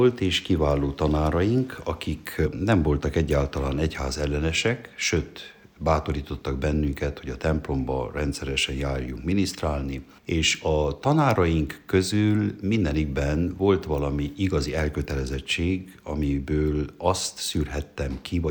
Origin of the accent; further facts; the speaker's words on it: Ciumani, Harghita, Romania; also born or lived in Gheorgheni; 1961. április 29-én születtem Gyergyószentmiklóson, és ahol felnövekedtem, az Gyergyó Csomafalva, egy nagy község, hát körülbelül egy 4000 lakósú község volt akkor